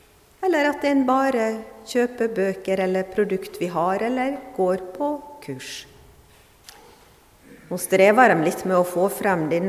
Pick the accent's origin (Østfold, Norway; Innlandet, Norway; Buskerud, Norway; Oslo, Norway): Østfold, Norway; Fredrikstad; accent: Østfold dialect; Jeg kommer fra Sissignong i Fredrikstad, pleier å si. Hører ikke dere det på dialekten?